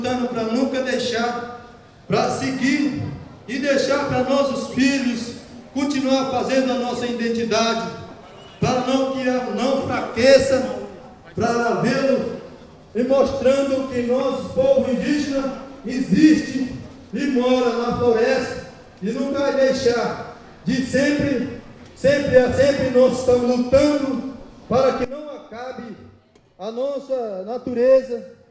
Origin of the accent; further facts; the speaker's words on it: Amazonas, Brazil; somos povo indígena Yanomami de Amazonas, irmãos, viemos do Rio Negro